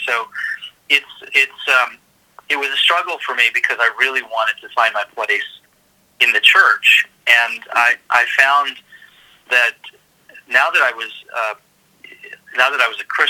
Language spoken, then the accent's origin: English; Israel; The church is not doing anything that really flows with what I grew up with in Israel.